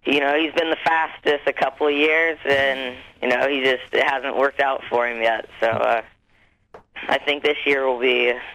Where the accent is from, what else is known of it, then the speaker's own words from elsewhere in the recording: Ohio, United States; I'm actually in Ohio, about 2 hours south of Columbus. There's only like 100 people in my town, so we're kind of out in the country.